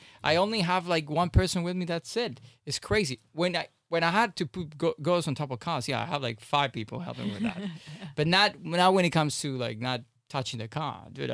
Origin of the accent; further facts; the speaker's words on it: Miami, Florida, United States; In fact, I grew up in Miami, which is the sun is the harshest sun you're going to encounter.